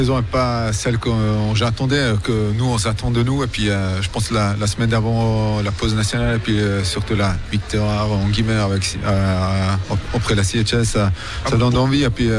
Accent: Germany; À la fin, je suis allemand, du coup, un peu plus calme

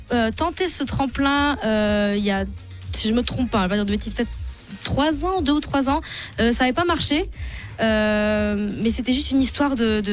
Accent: Grand Est, France; moi, je suis de Lorraine

